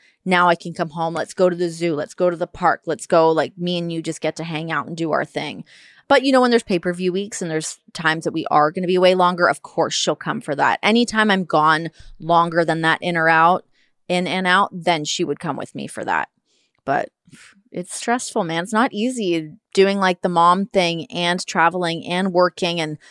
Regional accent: Toronto, Ontario, Canada; we're obviously both from Toronto

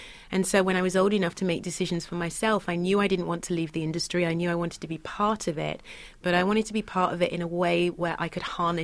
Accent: London, United Kingdom; Growing up in Britain in the 70s

